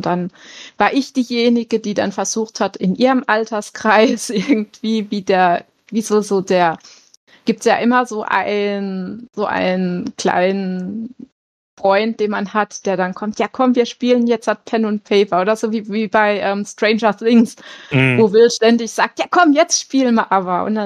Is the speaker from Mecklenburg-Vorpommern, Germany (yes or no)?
no; Rhineland-Palatinate, Germany; Ich komme so aus der Südwestpfalz, also Kreis Südwestpfalz, sagt man sogar ganz genau. Dieses Jahr werde ich 40.